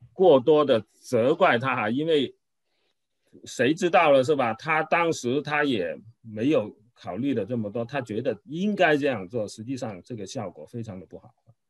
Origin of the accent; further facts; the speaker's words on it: Guangzhou, Guangdong, China; 我是从广州来的，广州有